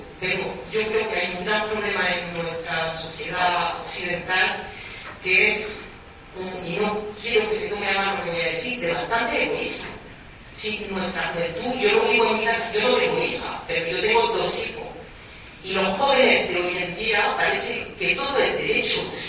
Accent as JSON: {"language": "Spanish", "country": "France", "accent": "French", "second_language": "Spanish", "said": "Yo creo que con mi acento se nota que soy francesa"}